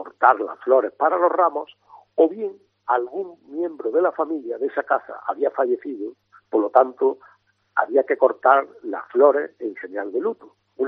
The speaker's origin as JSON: {"language": "Spanish", "town": "Córdoba", "region": "Andalusia", "country": "Spain", "said": "y como cordobés que ha luchado tanto por él, pues me da mucha pena verlo en esta situación."}